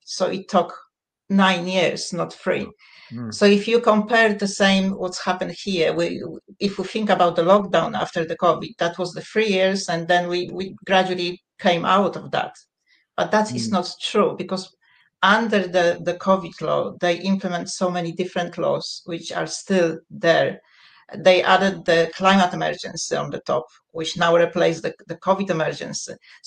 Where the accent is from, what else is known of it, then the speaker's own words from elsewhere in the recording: Poland; English is a second language; they are exactly the steps what I saw when I was growing up in Poland.